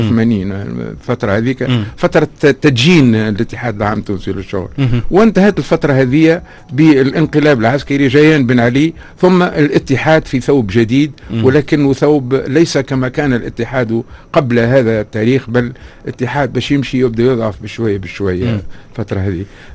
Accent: Palestine; moved away as an adult; also born or lived in Lebanon / Syria; now in Tunisia; جيت في 82 خرجت من فلسطين، وخرجت من لبنان، وخرجت من سوريا، وجيت لتونس

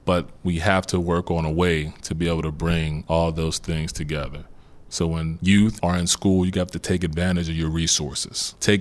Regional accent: Homewood, United States; Growing up in Homewood was a challenge because at that time, similar things to what you all as youth are going on today, it was just on a different scale.

